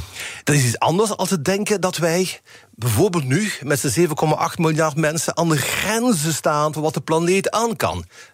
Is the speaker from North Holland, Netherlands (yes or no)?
no; Limburg, Netherlands; accent: Limburgish; met mijn Limburgs accent denk je dat ik alleen maar van carnaval houden en bier drinken